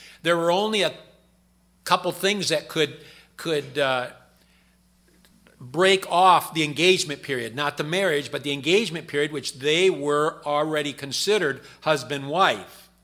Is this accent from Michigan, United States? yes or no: yes; Michigan, United States; You know I'm from Michigan, and you know I've had a very happy fall this year.